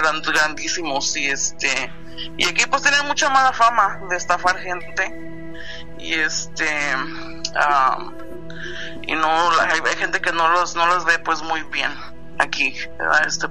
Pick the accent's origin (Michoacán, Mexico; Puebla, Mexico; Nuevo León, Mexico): Michoacán, Mexico; Zamora; also born or lived in Guadalajara; Yo soy de Michoacán. Nací en Guadalajara, pero me crié en Zamora, Michoacán. Y cuando viví un tiempo en Guadalajara con una tía